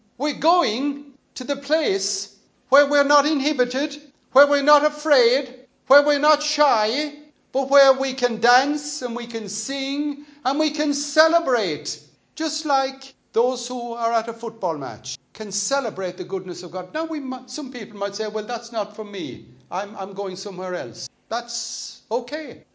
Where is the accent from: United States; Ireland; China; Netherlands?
Ireland; Munster; So I come from County Limerick.